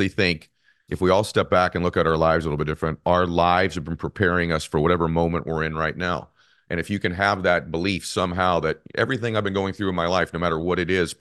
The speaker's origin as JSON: {"language": "English", "town": "Weymouth", "region": "Massachusetts", "country": "United States", "tie": "born there", "said": "well, I was born in Weymouth, but I've been a lifetime fan."}